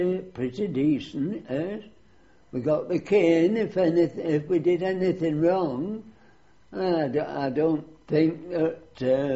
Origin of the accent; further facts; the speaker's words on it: Tottington, North West England, United Kingdom; born there; I was born in Tottington, a village just outside Bury. I was born there at number 25 Bury Road in 1896.